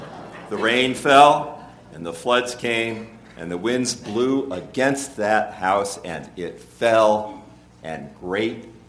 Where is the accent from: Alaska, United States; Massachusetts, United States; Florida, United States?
Massachusetts, United States; Boston; People in my hometown in Boston are learning it firsthand